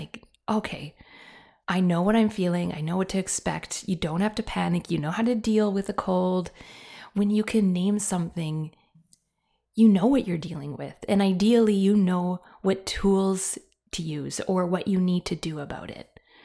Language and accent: English; Canada; I am a Canadian and I am a mom of three, as well as a counselor.